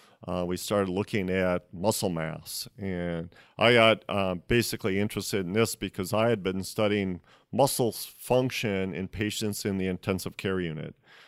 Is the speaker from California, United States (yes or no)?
no; Minnesota, United States; I'm from Minnesota. I love the outdoors.